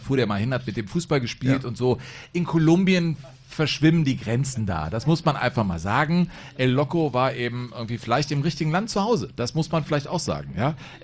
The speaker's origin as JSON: {"language": "German", "region": "Bavaria", "country": "Germany", "said": "Wir singen als Bayer"}